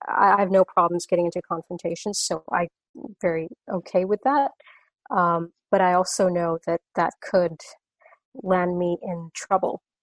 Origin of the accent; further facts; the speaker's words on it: Singapore; now in United States; I'm not from this country. I'm not American. I'm from Singapore. So it's been one and a half years here in the US.